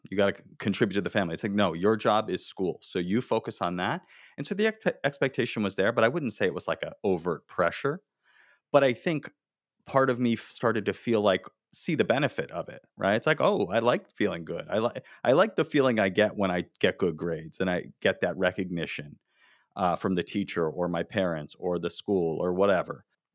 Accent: Florida, United States; I grew up in Florida, where you live. You know, I grew up in South Florida.

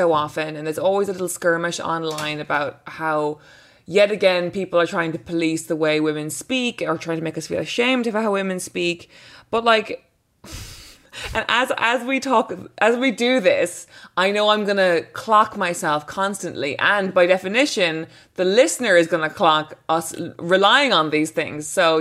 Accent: Cork, Munster, Ireland; I'm from Cork, which is a city in Ireland, a city in the south of Ireland.

